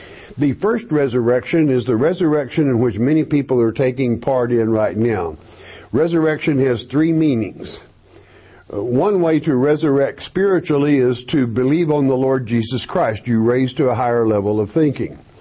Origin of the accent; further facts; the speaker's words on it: Oklahoma, United States; But many in the tribe from where you're from, and being my home state